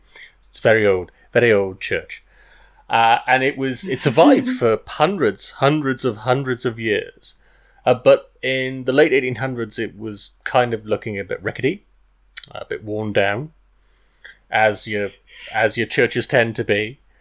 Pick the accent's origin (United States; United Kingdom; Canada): United Kingdom; Swansea, Wales; talk about a statue from my hometown, especially as statues are kind of in the news at the moment. And this all starts with a church, and it's a church that is slap bang in the middle of Swansea, in Swansea city centre